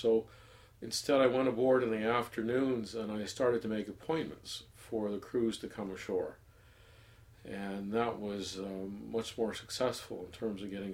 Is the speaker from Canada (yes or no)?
yes; St. Catharines, Ontario, Canada; born there; I was born in St. Catharines on the 25th of February, 1961.